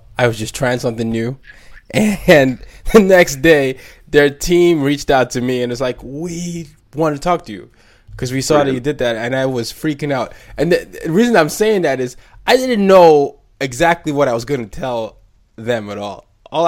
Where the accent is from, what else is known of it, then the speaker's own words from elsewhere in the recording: Nigeria; even in Nigeria, we used to say that because I'm Nigerian